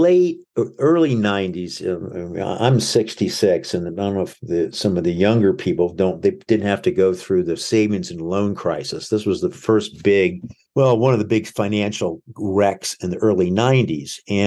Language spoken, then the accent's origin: English; Alexandria, Virginia, United States; I grew up in the Washington, D.C. area in Alexandria, Northern Virginia